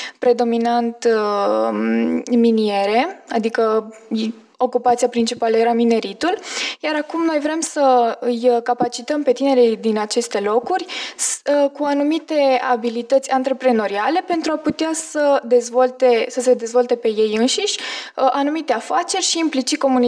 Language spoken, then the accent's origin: Romanian; Miercurea Ciuc, Harghita County, Romania; sunt din Miercurea Ciuc, județul Harghita